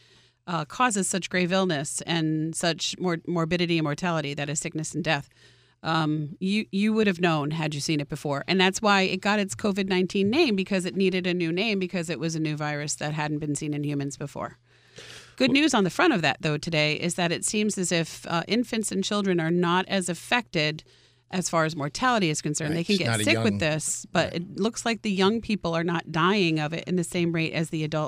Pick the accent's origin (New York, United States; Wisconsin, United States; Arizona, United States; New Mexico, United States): New York, United States; Coxsackie; when I say I'm from Coxsackie